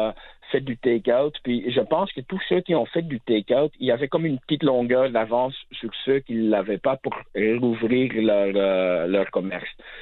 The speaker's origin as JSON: {"language": "French", "country": "Belgium", "said": "c'est écrit sur mon passeport que je suis belge."}